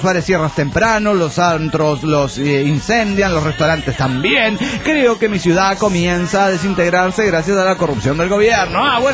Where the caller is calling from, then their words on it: Puebla, Mexico; Soy su amigo de Puebla, México.